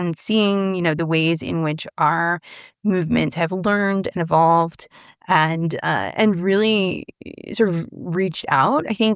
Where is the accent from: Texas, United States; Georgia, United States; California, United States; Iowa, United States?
Texas, United States; I pick on Texas because it's my home state.